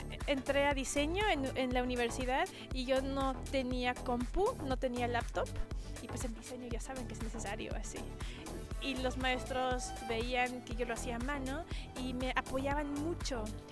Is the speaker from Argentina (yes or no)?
no; Mexico; accent: Latino accent in English; Cuando viajaba a México, pues me pueden oír hablar, era la extranjera en las escuelas, siempre era la extranjera. Y cuando decía soy mexicana